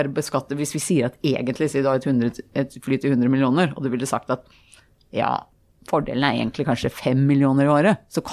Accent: Bærum, Akershus, Norway; Min far fransk-marokkansk-jødisk. Min mor veldig reiselysten. Vi vokste opp I Bærum.

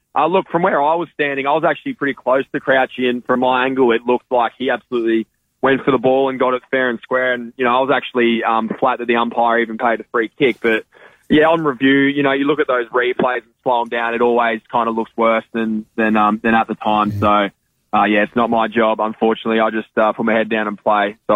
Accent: Brisbane, Queensland, Australia; growing up in Queensland and, in Brisbane where the AFL is not really strong

